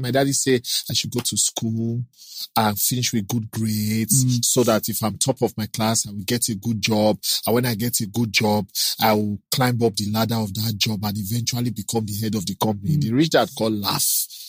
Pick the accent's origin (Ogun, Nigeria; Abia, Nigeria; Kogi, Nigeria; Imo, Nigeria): Kogi, Nigeria; now in Lagos, Nigeria; So that's why I never went back home. I'm from Kogi State. Instead of to face Delta State, I came straight to Lagos.